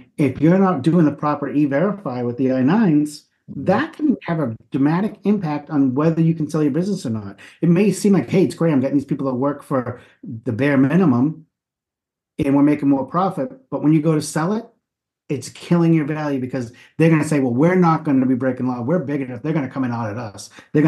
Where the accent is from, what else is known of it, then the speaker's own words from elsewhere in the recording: New England, United States; because I'm from New England, that's where everyone goes.